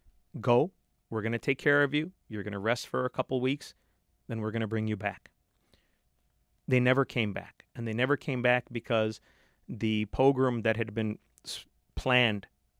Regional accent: Jammu and Kashmir, India; I am not from Pakistan. I've never been to Pakistan. And I certainly don't speak for the government of Pakistan. I'm speaking here as a Kashmiri.

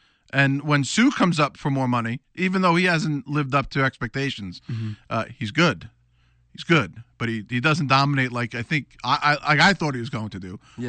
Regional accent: New York, United States; I grew up in New York. I guess I was a Giants fan as a kid.

